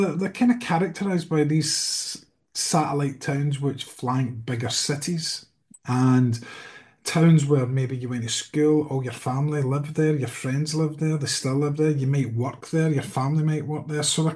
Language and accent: English; Coatbridge, Scotland, United Kingdom; Trickletown is a book set in my hometown of Coatbridge, which is just outside Glasgow, for those who don't know.